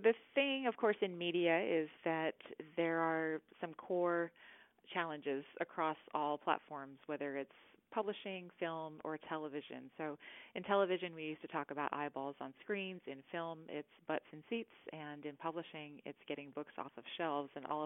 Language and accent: English; Los Angeles, California, United States; So, yeah, I grew up actually in Los Angeles.